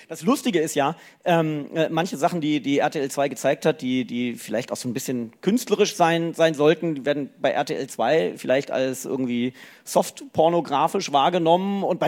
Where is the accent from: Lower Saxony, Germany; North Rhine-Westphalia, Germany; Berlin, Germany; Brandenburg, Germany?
Lower Saxony, Germany; Bin ja Niedersachse